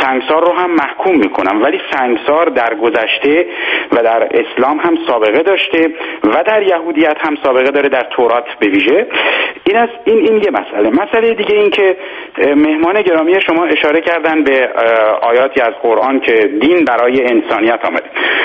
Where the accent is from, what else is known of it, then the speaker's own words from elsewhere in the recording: Iran; moved away as an adult; به تازگی هم از ایران آمدم بیرون،